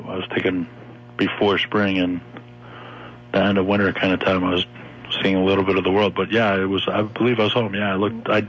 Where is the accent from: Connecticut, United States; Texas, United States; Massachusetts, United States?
Connecticut, United States; I'm a landscaper from Connecticut, a Marine that went to Iraq in 2003, right?